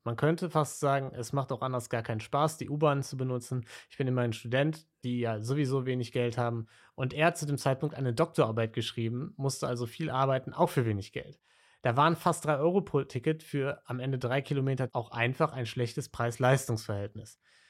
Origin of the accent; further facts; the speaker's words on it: Berlin, Germany; Ich komme selbst aus Berlin.